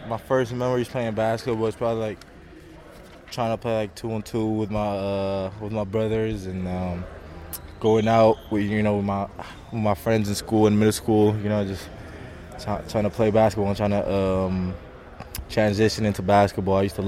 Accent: Athens, Attica, Greece; now in Milwaukee, United States; And I would say that it's definitely where I grew up in Athens, soccer was definitely the thing.

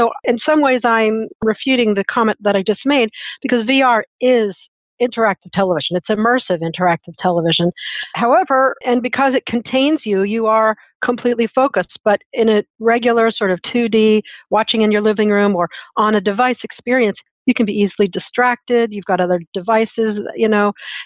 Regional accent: Columbus, Ohio, United States; like Cube in Columbus, Ohio, my hometown originally

